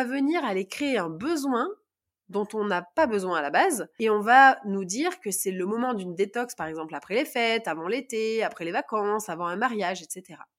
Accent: Grenoble, Auvergne-Rhône-Alpes, France; Ceux qui savent que je viens de Grenoble

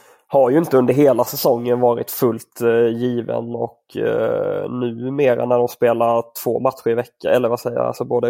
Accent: Småland, Sweden; Ja, jag förknippar honom med saxemara nu, för det var en snack hemma i Småland.

